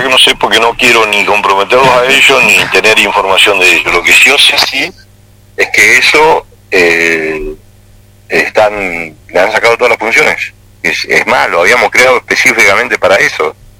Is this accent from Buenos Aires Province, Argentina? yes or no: no; Río Grande, Tierra del Fuego, Argentina; y yo soy de Río Grande, yo quiero que vaya más plata allá, muchacho